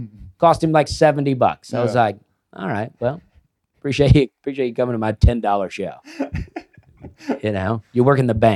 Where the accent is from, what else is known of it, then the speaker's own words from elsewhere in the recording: Alabama, United States; I'm from Alabama, so Columbus is pretty close to where I'm from.